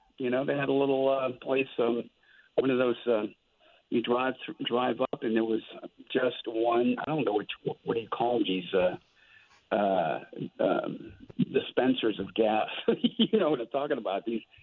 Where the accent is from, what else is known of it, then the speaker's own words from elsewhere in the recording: Mississippi, United States; born there; Yeah, I was born in Mississippi, and so is Archie.